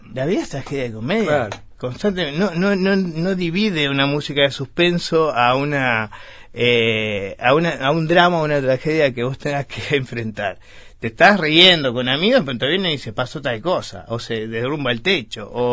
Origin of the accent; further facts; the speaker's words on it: Montevideo, Uruguay; born there; Yo nací en Villa Española. que no es del lugar donde comúnmente salen los escritores.